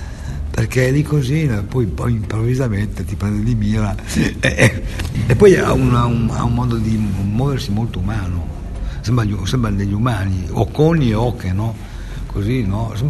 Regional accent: Reggio Emilia, Emilia-Romagna, Italy; Io poi sono reggiano, però Mantova è più bello, a Reggio non c'è niente.

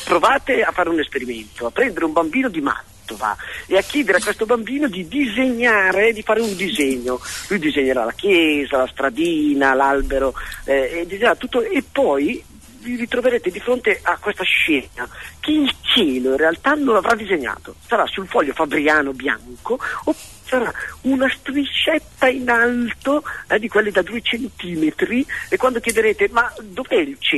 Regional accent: Lombardy, Italy; sono lombardo, però sono nato qui nella Bassa, proprio insomma veramente vicino insomma alla vostra clima e alla vostra pianura mantovana

